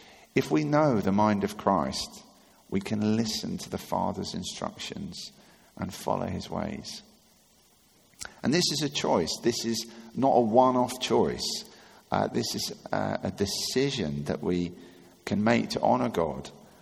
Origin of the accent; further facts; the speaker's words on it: Richmond, United Kingdom; I grew up in Richmond